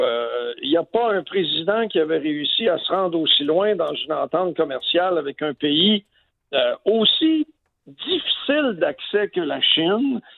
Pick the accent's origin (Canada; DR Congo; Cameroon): Canada; chez nous, au Canada